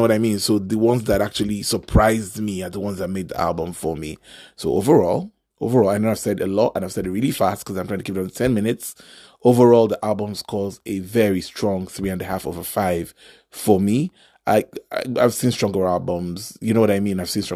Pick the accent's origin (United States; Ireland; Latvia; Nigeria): Nigeria; Maybe it's because I'm Nigerian and my ears are tuned to that sort of, there's a vibe.